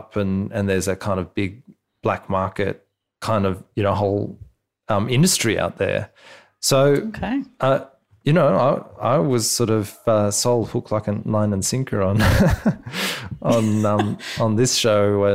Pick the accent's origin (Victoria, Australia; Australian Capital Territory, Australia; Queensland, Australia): Australian Capital Territory, Australia; Canberra; in Canberra, my hometown as well.